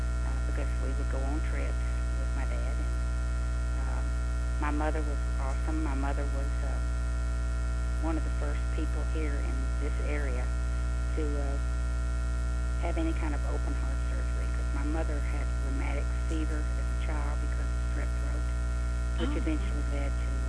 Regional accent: Memphis, Tennessee, United States; also born or lived in Union City, Tennessee; I was born in Union City, Tennessee, which is north of Memphis. That was August 8th, 1945. And my family, my mother and dad, moved to the Memphis area when I was about 3 years old.

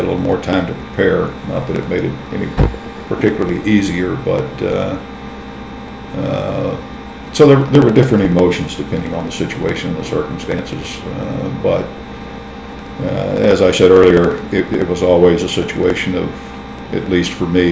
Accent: United States; because I thought, as an American, I had a duty to do my part.

